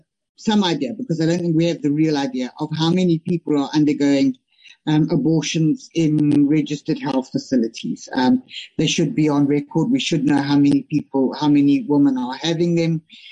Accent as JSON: {"language": "English", "region": "Limpopo", "country": "South Africa", "said": "I'm from Limpopo, where accessibility to decent health facilities, just for the most basic of health, let alone pregnancies and abortions, is abysmal."}